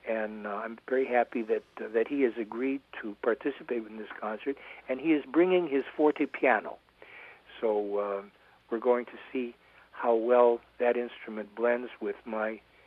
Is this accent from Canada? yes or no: no; Detroit, Michigan, United States; in the years when I was growing up in Detroit